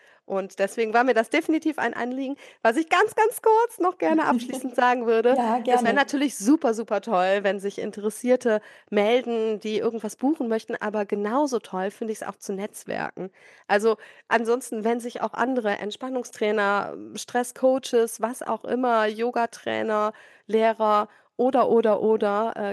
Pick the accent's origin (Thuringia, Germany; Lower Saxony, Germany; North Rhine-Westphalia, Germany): North Rhine-Westphalia, Germany; Ja, also ich komme aus dem Kreis Heinsberg, das ist in Nordrhein-Westfalen.